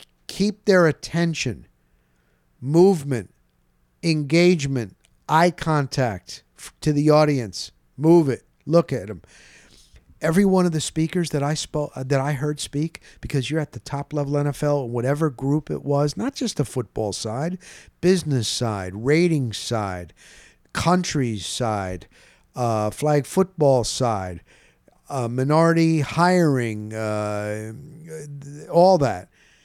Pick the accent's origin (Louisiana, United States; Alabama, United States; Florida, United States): Florida, United States; Tampa; I'm from Tampa. I'm a huge wrestling fan.